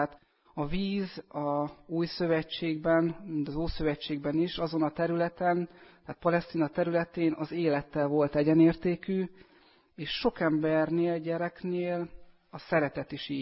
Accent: Püspökladány, Hajdú-Bihar, Hungary; Tehát, hogy Püspökladányból jöttem.

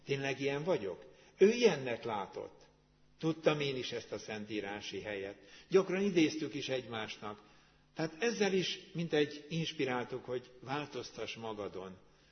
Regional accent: Rakaca, Borsod-Abaúj-Zemplén, Hungary; born there; a püspök úr szülőfalumban szentelt rakacán

